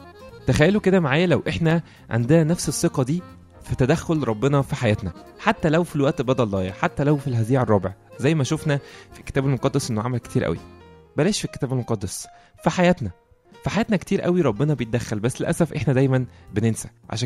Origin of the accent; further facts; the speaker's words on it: Egypt; وكلنا طبعا كمصريين كنا لازم نشجع الاهلي